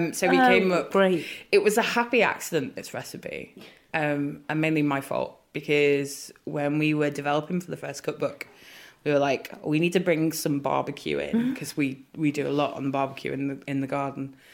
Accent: Ormskirk, North West England, United Kingdom; But I was a barrister for 20 years and, you know, born and raised in Ormskirk.

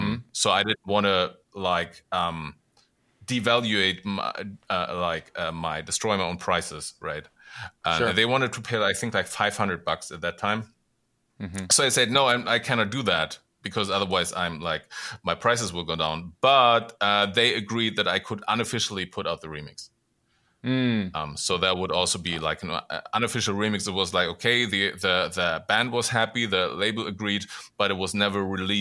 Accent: Germany; English is a second language; I moved back to Germany from Los Angeles, and I was almost about like sort of quitting the music business. So I moved into a small village south of my hometown

